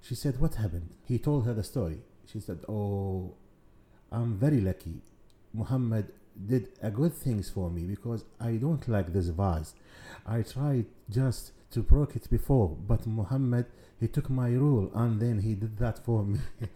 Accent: Baghdad, Baghdad Governorate, Iraq; English is a second language; now in Australia; You see, I born in Iraq, in the capital city of Iraq, it's Baghdad. My house was situated close to the river, and then I spent most of my childhood there with my family. We couldn't move from Baghdad till I came to Australia.

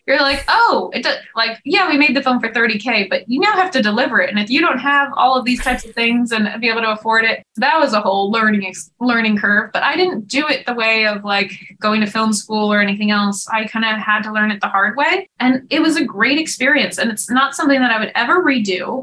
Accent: Topanga Canyon, California, United States; Look, I'm from Topanga Canyon, man.

